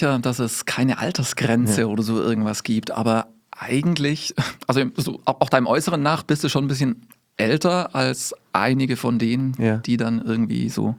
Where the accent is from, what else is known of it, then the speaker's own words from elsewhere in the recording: Baden-Württemberg, Germany; ich bin Schwab, da wo ich herkomme, muss man sagen, ist ein Kurkaff, da ist nichts